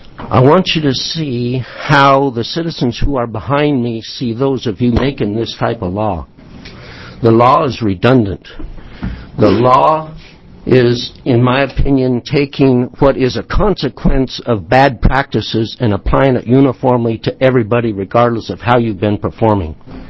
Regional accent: Canyon City, Oregon, United States; I'm from Grant County. The city is Canyon City, Oregon.

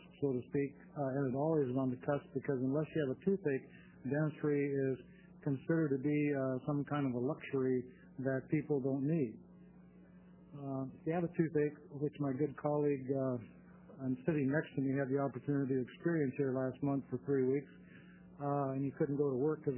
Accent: Myrtle Creek, Oregon, United States; I'm a dentist, previously born and raised in Myrtle Creek, but now live in the Senator Farno's district over by the Reindeer Farm, not too far from there.

